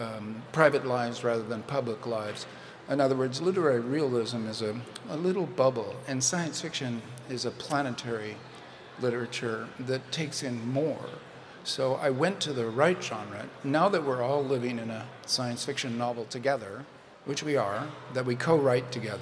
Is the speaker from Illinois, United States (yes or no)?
no; California, United States; I say because if you grew up in California, when I grew up in California, you become a science fiction writer in order to have a fidelity to the real.